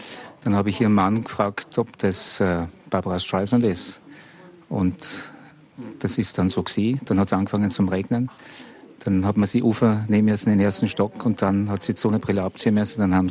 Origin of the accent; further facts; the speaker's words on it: Austria; Und als Österreicher ist man natürlich immer mit der Kultur, mit der Tradition verbunden.